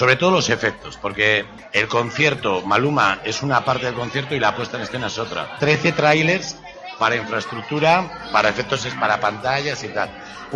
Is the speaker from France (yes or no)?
no; Castile and León, Spain; Me siento muy orgulloso como castellano-leonés